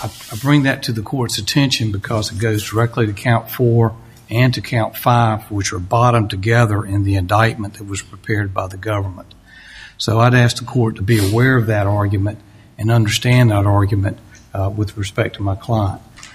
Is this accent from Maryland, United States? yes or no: no; Jacksonville, North Carolina, United States; from Jacksonville, North Carolina, southeastern North Carolina.